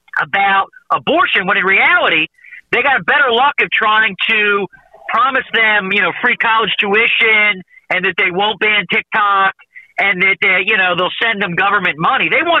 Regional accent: Philadelphia, Pennsylvania, United States; I am from Philadelphia

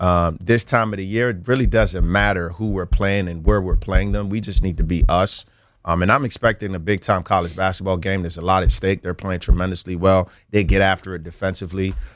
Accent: Nigeria; I wouldn't be here without the culture that, you know, I have being a Nigerian.

